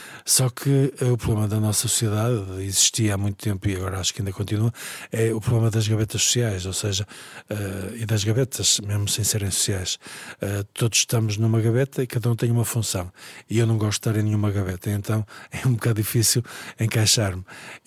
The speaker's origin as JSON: {"language": "Portuguese", "region": "Viana do Castelo", "country": "Portugal", "lives_now": "Porto, Portugal", "said": "E então tirei a enfermagem em Viana do Castelo, que é de onde eu sou, e quando vim para o Porto"}